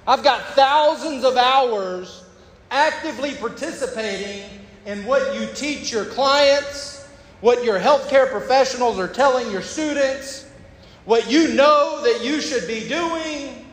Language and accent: English; Texas, United States; I'm from Texas. I grew up with a family. My mom and dad were married until my dad passed away.